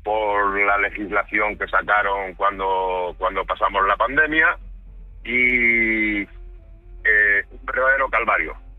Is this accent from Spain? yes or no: yes; Galicia, Spain; Yo soy natural de Galicia